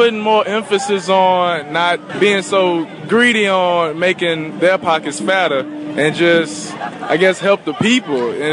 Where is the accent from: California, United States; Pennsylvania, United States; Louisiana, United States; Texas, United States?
Louisiana, United States; Baton Rouge; I'm from Baton Rouge, Louisiana.